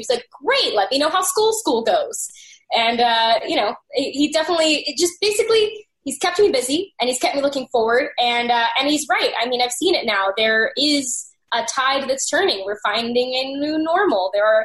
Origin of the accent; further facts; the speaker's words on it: Arkansas, United States; I grew up, again, like I'm from Arkansas